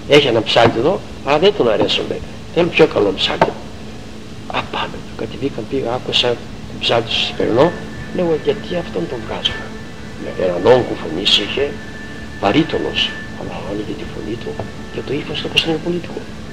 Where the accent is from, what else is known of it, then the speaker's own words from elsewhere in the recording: Myrini, East Macedonia and Thrace, Greece; Και εκεί πήγα στο χωριό μου. Στην Μυρίνη, του Παγκαίου